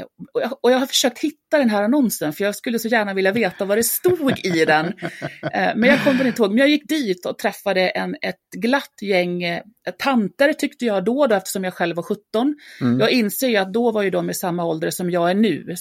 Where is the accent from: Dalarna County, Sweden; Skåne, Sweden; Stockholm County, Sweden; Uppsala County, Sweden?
Dalarna County, Sweden; jag är uppväxt i Dalarna och har väl alltid varit nyfiken på att testa nya saker.